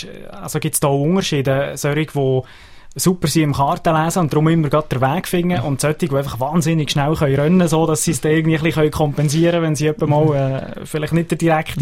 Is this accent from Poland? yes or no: no; Aargau, Switzerland; wieder bei uns im Aargau?